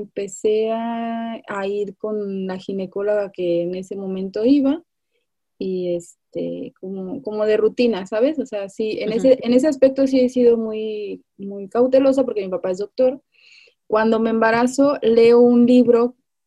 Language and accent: Spanish; Tijuana, Baja California, Mexico; now in Mexico City, Mexico; soy de Tijuana, me vine a vivir hace como 10 años a la Ciudad de México